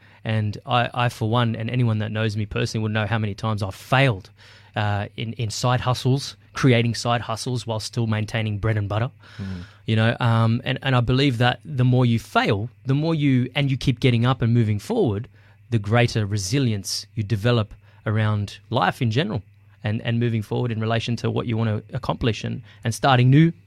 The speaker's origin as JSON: {"language": "English", "country": "Australia", "tie": "born or raised there", "said": "Lebanese nickname, okay. … And, you know … So I got paid out a lot for my middle name growing up in the Australian world."}